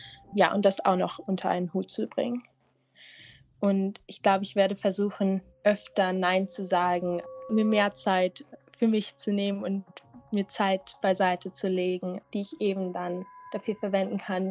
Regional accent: North Rhine-Westphalia, Germany; now in England; bin 20 Jahre alt und ich komme aus der Nähe von Köln und ich studiere momentan im dritten Jahr in England.

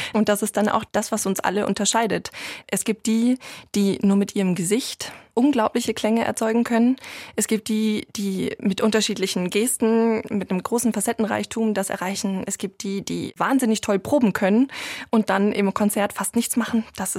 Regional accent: Munich, Bavaria, Germany; Ich bin Münchner Kindl, ne?

